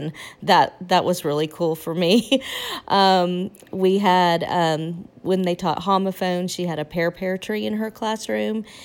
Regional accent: Corpus Christi, Texas, United States; I grew up in Corpus Christi, Texas. Was born in 1967, so things have changed quite a bit.

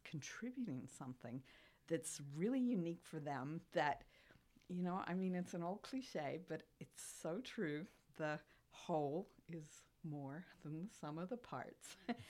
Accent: Canada; now in Germany; I'm a Canadian.

